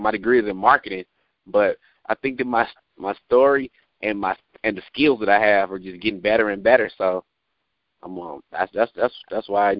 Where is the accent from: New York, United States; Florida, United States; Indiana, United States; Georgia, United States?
Georgia, United States; Atlanta; like I'm from Atlanta, like the real city of Atlanta, like no outskirts, like I'm a city boy